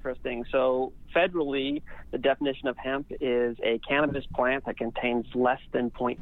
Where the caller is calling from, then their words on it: Las Vegas, Nevada, United States; I'm calling from Vegas. So our headquarters are here in the States.